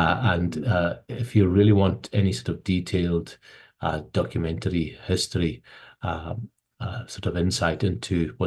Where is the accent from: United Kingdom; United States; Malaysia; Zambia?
United Kingdom; Scotland; first language Gaelic; English is a second language; the sort of environment around me in the Highlands and Islands growing up, the historical environment